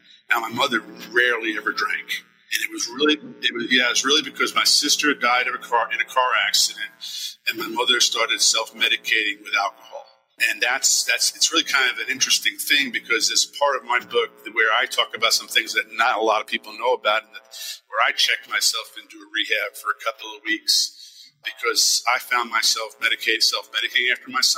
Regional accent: New York City, New York, United States; born there; Sure. I was actually born in New York City.

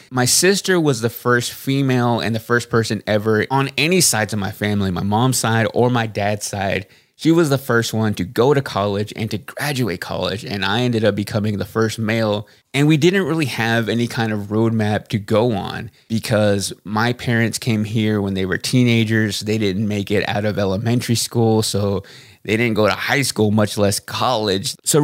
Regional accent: Waxahachie, Texas, United States; I knew I wanted to get out of Waxahachie, Texas, my hometown, because for me, I just needed to see the world a little bit more.

